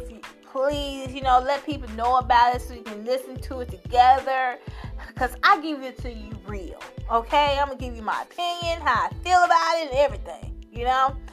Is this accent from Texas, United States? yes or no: no; Chicago, Illinois, United States; She's another Chicagoan, the Brat, you know, West Side. That's where she's from. I'm from the South Side.